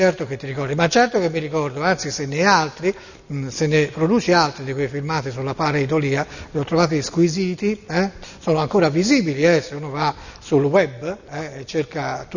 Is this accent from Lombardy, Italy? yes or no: no; Tuscany, Italy; io sono toscano, tu sei toscano